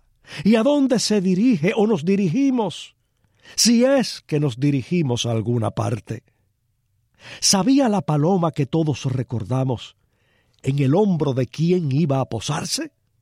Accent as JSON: {"language": "Spanish", "country": "Cuba", "said": "siendo cubanos"}